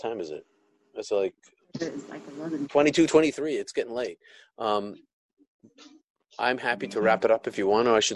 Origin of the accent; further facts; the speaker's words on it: Maine, United States; And you know, I'm from Maine.